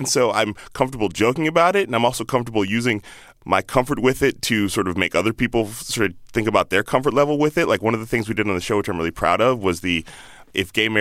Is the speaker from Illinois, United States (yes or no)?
yes; Chicago, Illinois, United States; also born or lived in Palo Alto / Indianapolis / Boston / Alabama; now in San Francisco, United States; I grew up all over, but I went to high school in Chicago.